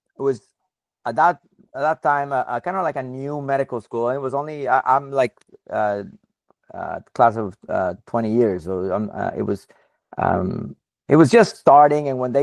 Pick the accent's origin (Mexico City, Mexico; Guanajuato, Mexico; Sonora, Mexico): Sonora, Mexico; English is a second language; moved away as an adult; now in United States; I grew up in the north part of Mexico. I grew up in Sonora, close to Arizona, right? So, I've always had contact with the U.S., and I always liked the idea of trying to study here.